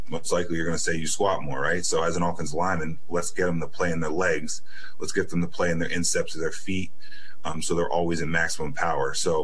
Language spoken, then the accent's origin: English; Texas, United States; born there; So my dad was in the Air Force. So I actually was born in Texas, but we ended up moving a lot